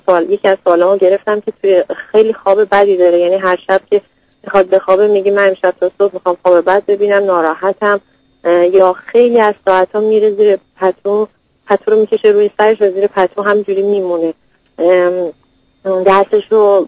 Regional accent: Iran; now in United States; ما حدود یک سال و خورده هستش که از ایران اومدیم

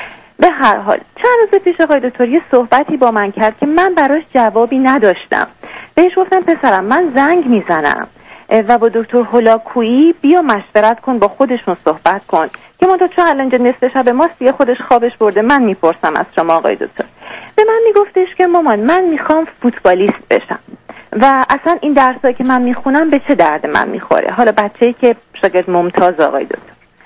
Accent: Iran; moved away as an adult; now in Dubai, United Arab Emirates; ما 3 سال پیش، یعنی وقتی که پسر من 9 ساله بود، از ایران مهاجرت کردیم به دبی.

